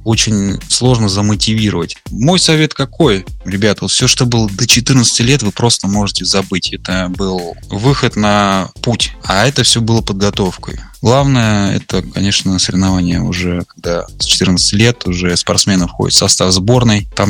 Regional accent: Tolyatti, Samara Oblast, Russia; мой первый вид спорта, это был хоккей в родном городе Тольятти

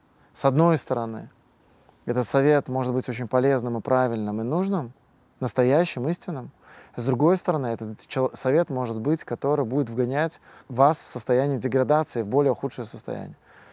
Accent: Minsk, Belarus; moved away as an adult; also born or lived in Moscow; now in California, United States; я в тот момент времени жил в Москве, я сам из Минска, и в 2010 году мы переехали с семьей в Москву, сейчас мы живем в США, в Калифорнии, чуть южнее Сан-Франциско

